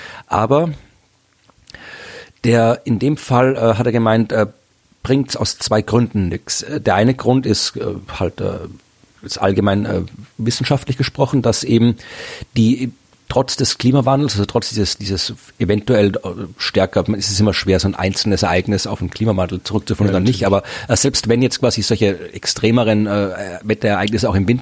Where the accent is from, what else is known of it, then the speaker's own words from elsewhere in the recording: Austria; Also das machen wir Österreicher ja gerne